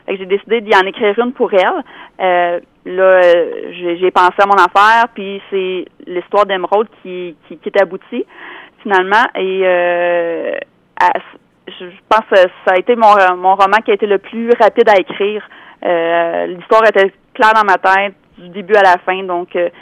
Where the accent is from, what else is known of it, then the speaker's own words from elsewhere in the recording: Rivière-du-Loup, Quebec, Canada; je voulais en faire un dans ma ville natale parce que c'est important pour moi.